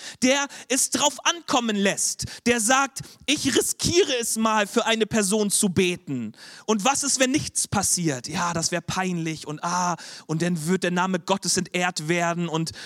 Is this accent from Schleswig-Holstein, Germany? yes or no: yes; Schleswig-Holstein, Germany; Deswegen bin ich auch aus Schleswig-Holstein ins Ruhrgebiet umgezogen.